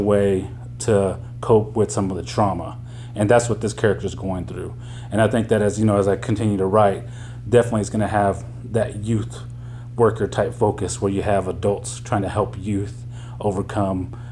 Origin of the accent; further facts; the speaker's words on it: Oklahoma, United States; I am from Oklahoma. I'm Kiowa Cherokee and Mexican, and I was born and raised in Oklahoma.